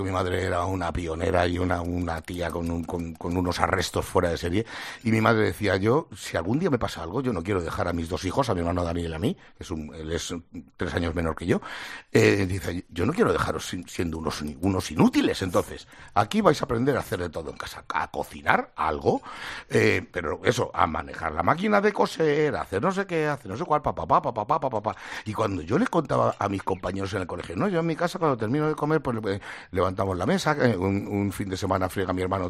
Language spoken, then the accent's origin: Spanish; Madrid, Community of Madrid, Spain; viviendo en aquella casa en la que nos criamos, en Carabanchel Alto